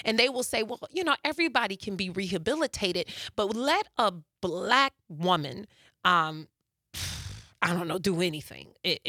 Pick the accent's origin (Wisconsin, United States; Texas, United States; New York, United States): Wisconsin, United States; Madison; No, I'm from Madison, the capital of Wisconsin.